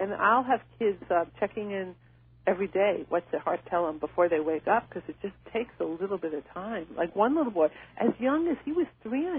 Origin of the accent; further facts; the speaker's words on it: New York, United States; like I'm from New York, so if I walk down the street that I don't feel good on, I don't question it.